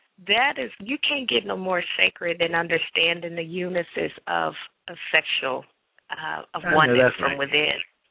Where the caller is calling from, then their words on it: Texas, United States; I'm currently calling from Texas.